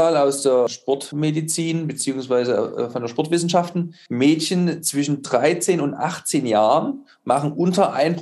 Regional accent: Dresden, Saxony, Germany; Also hier ich komme ja aus Dresden und da gab es so einen Langlaufverein.

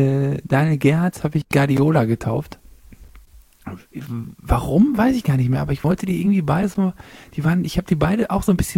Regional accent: East Germany, Germany; born there; als geborener Ossi habe ich so ein bisschen Mühlhäuser-Hoffnung.

